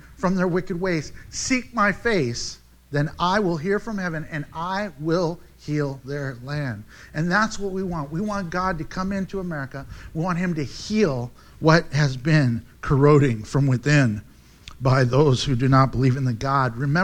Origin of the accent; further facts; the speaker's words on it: United States; I love being American, I love the freedoms that we have